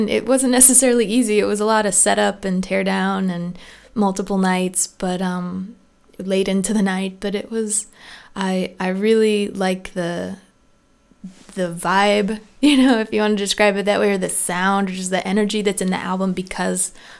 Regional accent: Valparaiso, Valparaíso, Chile; my first one was named after my hometown and Valparaiso, Chile.

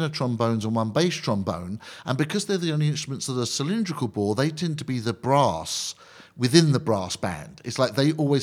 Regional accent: Bronx, New York, United States; accent: Bronx; Because you can tell from my accent, I'm from the Bronx.

